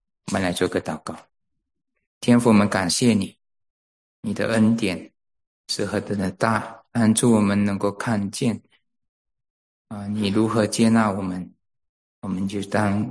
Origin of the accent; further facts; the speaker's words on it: East Malaysia, Malaysia; 我以前在马来西亚的时候，我们还有分在东马啊。是一个岛，还有西马。我们基督徒从东马过来之后，跑到西马那里，我们不习惯